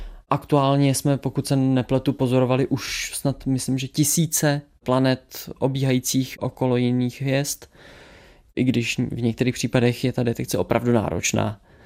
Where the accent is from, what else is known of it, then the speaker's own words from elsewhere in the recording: Ústí nad Labem Region, Czechia; Já jsem vyrůstal nedaleko Mostu na vesnici, kde to není zas tak hrozný s tím světelným znečištěním